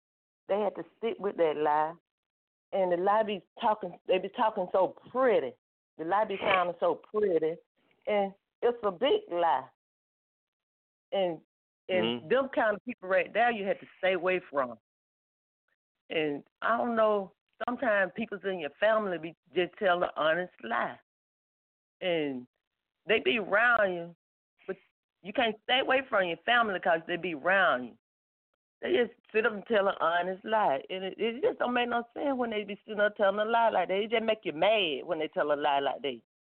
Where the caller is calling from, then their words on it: West Point, Georgia, United States; I'm calling from West Point, Georgia.